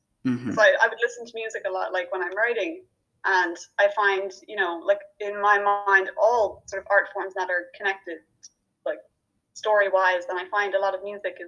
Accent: Ireland; Because I'm Irish, so I live in a small village in Ireland where we don't even get buses.

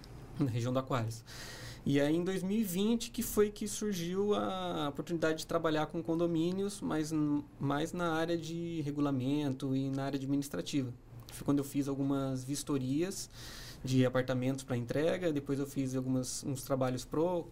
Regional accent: Jacareí, São Paulo, Brazil; Nascido em Jacareí, me formei em arquitetura. Vivi praticamente a vida toda em Jacareí, né?

